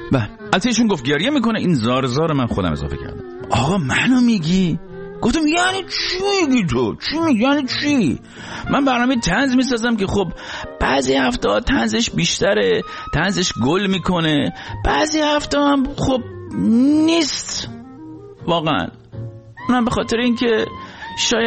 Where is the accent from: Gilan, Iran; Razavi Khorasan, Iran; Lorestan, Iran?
Gilan, Iran; Rasht; من خودم چه رشتی هستم،